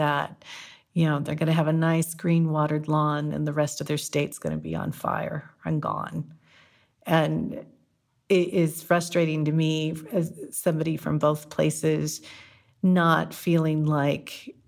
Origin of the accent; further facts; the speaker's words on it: California, United States; born there; also born or lived in San Francisco; And I was born in California. I have watched as our old towns all over California have become places only millionaires can live.